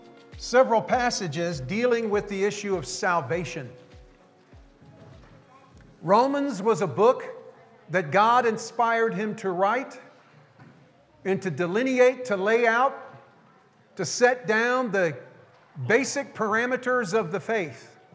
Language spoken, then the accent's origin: English; Tampa, Florida, United States; Many of y'all knew I grew up in Florida. I was raised in Tampa. Florida is a state that is surrounded on three sides with water.